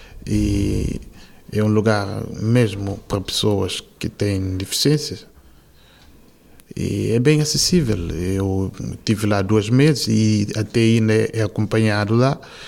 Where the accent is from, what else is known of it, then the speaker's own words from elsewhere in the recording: Cape Verde; now in Portugal; sou cabo-verdiano. Estou a frequentar um curso na Fundação Liga. Eu venho de Cabo Verde há quase 5 anos.